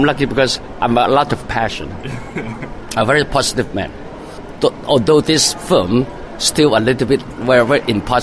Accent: Hong Kong; Because I would tell that we are from Hong Kong.

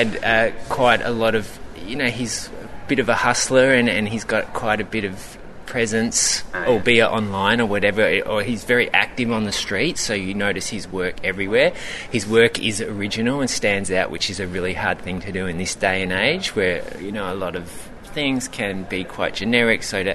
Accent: Australia; I love Australia, I'm Australian, I'm super proud of my country

